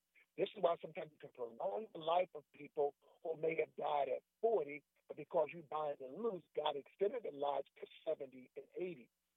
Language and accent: English; Paterson, New Jersey, United States; When I was growing up in Patterson, back in the day, I used to go to certain people's houses